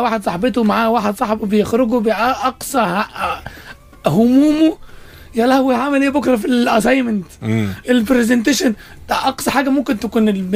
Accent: Saudi Arabia; كنت انا اتولدت وعشت في السعوديه اصلا طول عمري في السعوديه

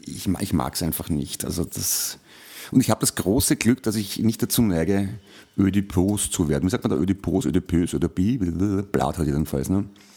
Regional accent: Vienna, Austria; mich als Wiener hinstellst, der ich ja bin und stolzer Wiener obendrein auch noch

